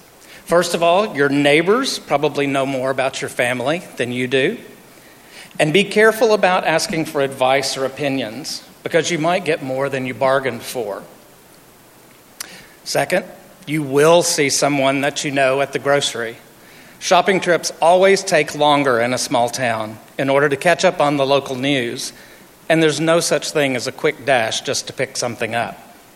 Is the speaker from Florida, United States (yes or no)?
no; Cadiz, Ohio, United States; So growing up in Cadiz, I certainly didn't appreciate the beauty of small-town life.